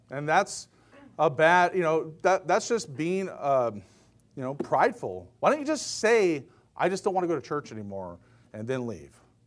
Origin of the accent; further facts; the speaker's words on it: Pacific Northwest, United States; I'm from the Northwest, so 90 is like roasting for us